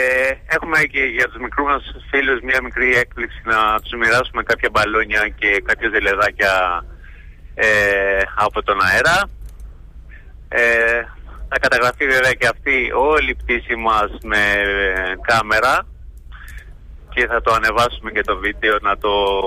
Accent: Chania, Crete, Greece; Είμαι από τα Χανιά

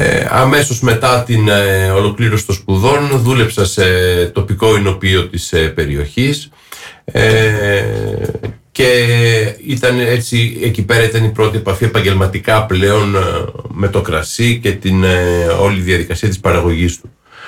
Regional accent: Ioannina, Epirus, Greece; Εγώ είμαι γεννημένος στα Γιάννενα και μεγάλωσα εκεί

